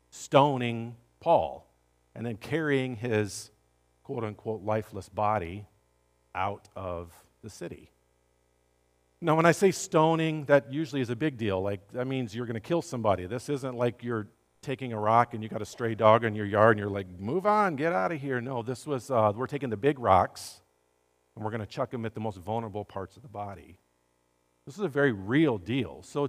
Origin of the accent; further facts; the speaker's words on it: Belgium; But this Belgian boy, I guess, is a Brit at heart.